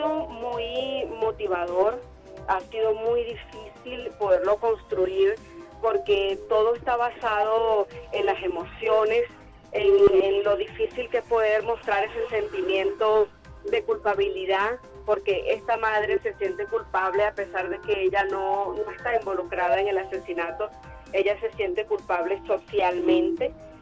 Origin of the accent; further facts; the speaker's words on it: Venezuela; Y bueno, es algo muy reflexivo para nosotros como venezolanos